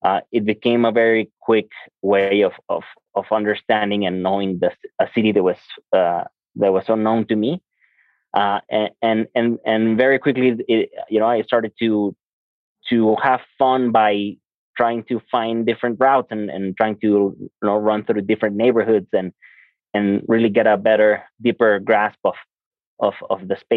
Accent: Mexico City, Mexico; English is a second language; I mean, I am from Mexico City. I was born in the south part of the city, more in the, like the suburbs.

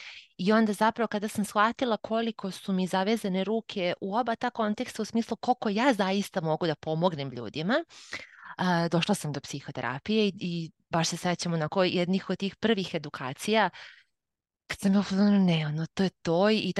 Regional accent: Serbia; moved away as an adult; now in United Kingdom; Udata sam za stranca, moj muž je Poljak, ja sam iz Srbije, mi smo zajedno tako šetali po Evropi. Sjatili smo se u Engleskoj sad već 3+ godine.

